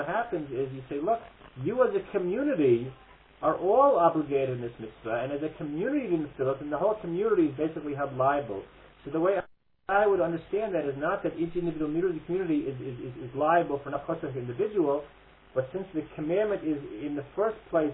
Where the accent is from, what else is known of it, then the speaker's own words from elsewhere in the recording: United States; I'm originally from America, and I'm going to call my family later tonight.